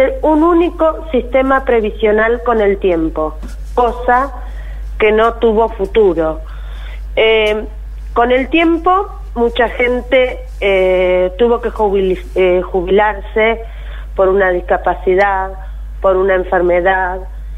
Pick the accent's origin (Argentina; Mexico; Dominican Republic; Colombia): Argentina; Somos el grupo de los NN argentinos, no figuramos en ningún lado.